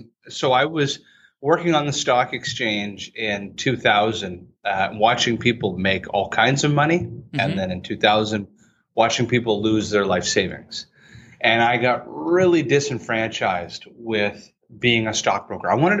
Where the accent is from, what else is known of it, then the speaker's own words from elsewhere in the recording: Calgary, Alberta, Canada; born there; So I was born in 1978 in Calgary, Alberta, Canada.